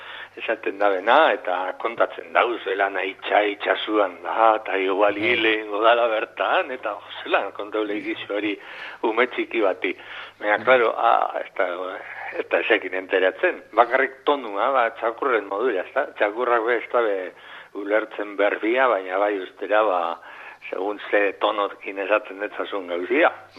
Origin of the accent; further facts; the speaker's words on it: Eibar, Basque Country, Spain; now in Lekeitio, Spain; Ni lekitxon bizi naiz, eibartarra naiz, baina lekitxon bizi naiz